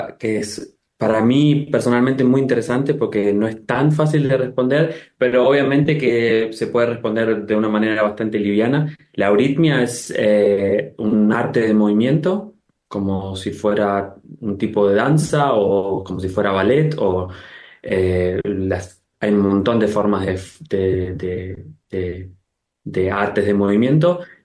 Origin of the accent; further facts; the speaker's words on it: Buenos Aires, Argentina; moved away as an adult; now in Europe; nací en Buenos Aires y fui a la escuela en Buenos Aires, a la escuela San Miguel en Villa Adelina, una escuela Waldorf.